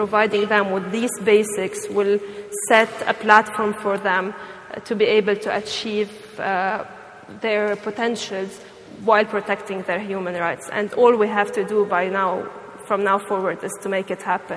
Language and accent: English; Lebanon; English is a second language; I was raised in Lebanon, and I worked on drug prevention for a long, long while.